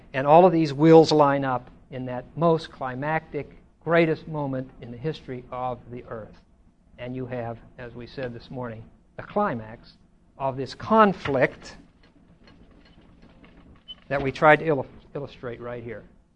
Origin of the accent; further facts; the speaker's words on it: Pittsburgh, Pennsylvania, United States; I mentioned this morning that I was raised in Pittsburgh, and we had all these ethnic communities.